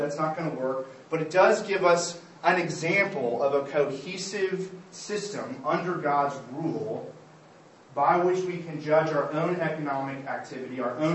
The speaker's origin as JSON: {"language": "English", "country": "United States", "said": "Now, I'm from America, so you know some of my applications you're going to have to worry about, and you also may be suspicious of my accent and all that."}